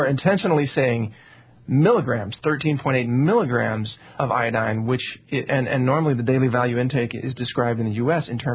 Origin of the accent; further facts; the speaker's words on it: Midwest, United States; you know, I'm from the Midwest, and I grew up on beef and potatoes.